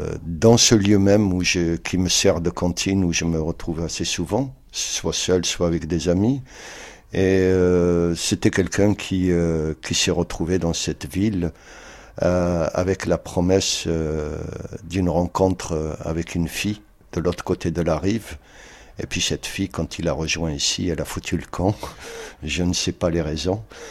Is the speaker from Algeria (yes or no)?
yes; Algeria; Sur les papiers, je suis Algérien.